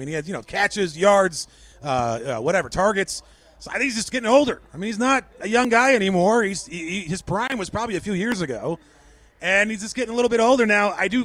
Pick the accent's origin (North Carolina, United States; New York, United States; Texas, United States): New York, United States; Queens; born there; My family's from Brooklyn. Okay. Yeah. I was born in the Queens Hospital.